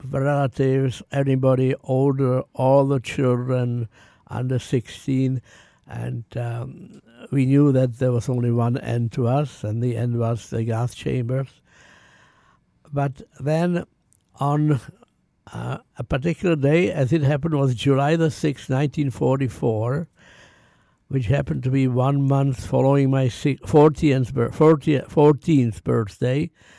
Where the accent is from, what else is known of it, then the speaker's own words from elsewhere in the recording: Czechia; I come from Czechoslovakia, the western part of Czechoslovakia, which is now the Czech Republic.